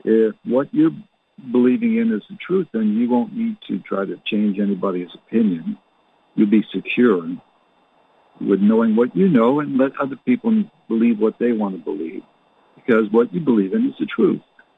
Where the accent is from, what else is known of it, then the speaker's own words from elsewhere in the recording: Canada; born there; And I was born in Canada.